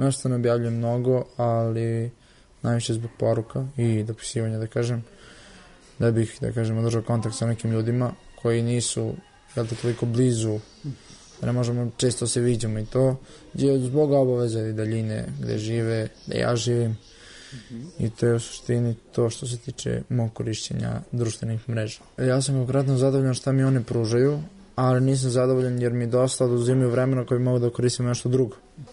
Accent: Kruševac, Šumadija and Western Serbia, Serbia; dolazim iz Kruševca

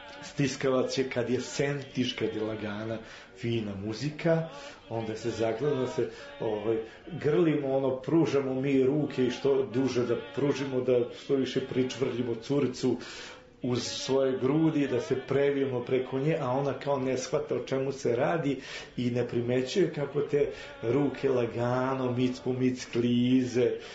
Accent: Dobanovci, Belgrade, Serbia; born or raised there

